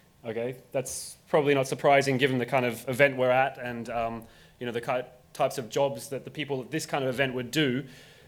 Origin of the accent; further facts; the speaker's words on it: Australia; now in Berlin, Germany; I come from Australia, but I live in Berlin. Ich kann auch Deutsch reden